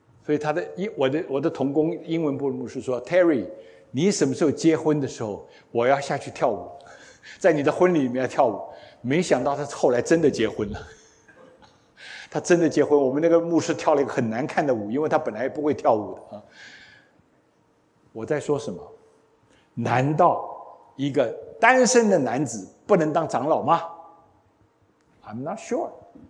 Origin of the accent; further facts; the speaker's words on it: China; 我们从中国来的